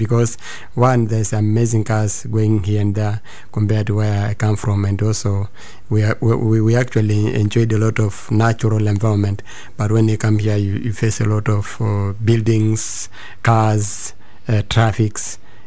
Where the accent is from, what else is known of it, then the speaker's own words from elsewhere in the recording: Arusha, Tanzania; I come from Tanzania. I'm particularly living in one of the districts called Ngorongoro area in northern Tanzania.